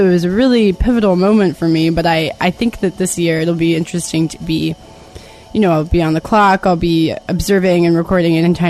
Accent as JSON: {"language": "English", "town": "Sackville", "region": "New Brunswick", "country": "Canada", "tie": "born or raised there", "said": "since I grew up in Sackville for the most part"}